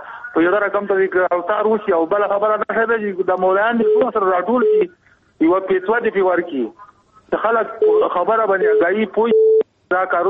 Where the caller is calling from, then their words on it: Mazar-i-Sharif, Balkh, Afghanistan; زه خو د مزار نه صرف تماس کښېم